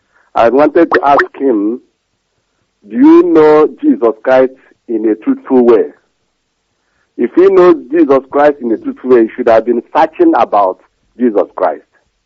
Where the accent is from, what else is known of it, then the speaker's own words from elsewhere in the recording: Southeast Nigeria, Nigeria; now in Manchester, United Kingdom; I'm calling from Manchester. … From Wangele in Biafra land.